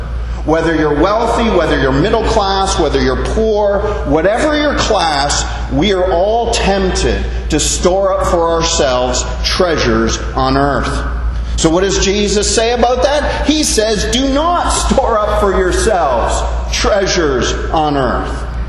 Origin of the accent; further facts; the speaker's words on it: Canada; now in Bahamas; As a Canadian citizen living in the Bahamas, I try to live as a Bahamian.